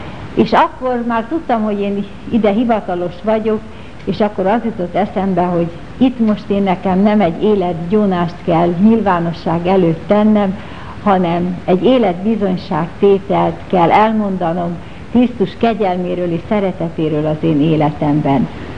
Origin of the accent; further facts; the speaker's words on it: Budapest, Hungary; born there; Hívő szülők gyermeke vagyok, itt születtem Budapesten, a Bakács téren, 1924. május 22-én.